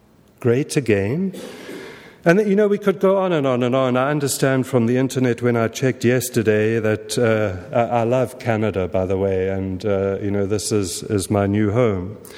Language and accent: English; South Africa; Some of you will know that I grew up in South Africa.